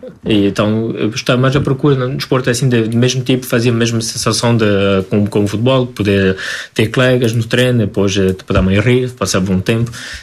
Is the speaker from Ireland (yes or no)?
no; Soure, Centro, Portugal; Sou de Soure, ao pé de Coimbra.